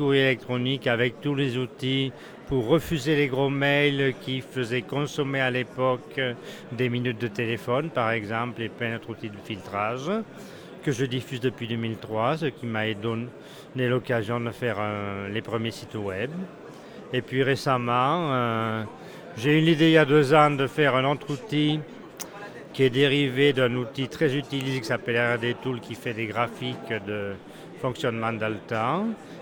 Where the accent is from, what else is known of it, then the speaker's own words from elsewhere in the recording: Toulouse, Occitanie, France; Je suis toulousain d'origine, mais en ayant quitté l'industrie pour devenir prof, j'ai abouti à l'Académie de Versailles, dont je n'ai pas pu repartir en 10 ans.